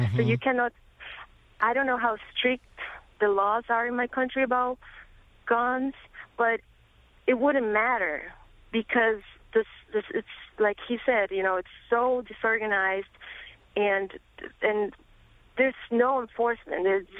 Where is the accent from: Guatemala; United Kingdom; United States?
Guatemala; I'm originally from Guatemala, and I have no clue about the numbers in Guatemala.